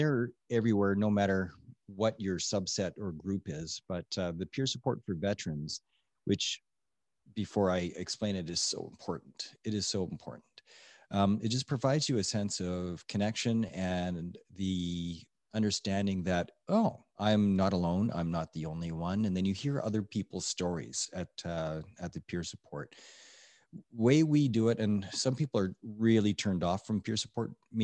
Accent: Edmonton, Alberta, Canada; I'm an Oilers fan because I grew up in Edmonton.

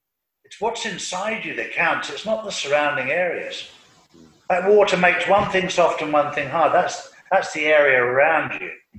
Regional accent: United Kingdom; moved away as an adult; now in Spain; I remember growing up in the United Kingdom, and the policeman was a person you could trust and you could talk to.

